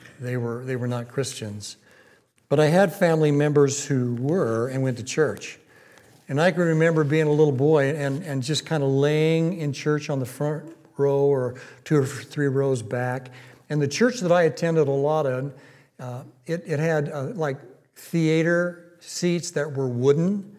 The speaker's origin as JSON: {"language": "English", "town": "Packwood", "region": "Washington", "country": "United States", "tie": "born or raised there", "said": "I was a little boy growing up in Packwood, Washington. Believe it, there really is a Packwood, Washington."}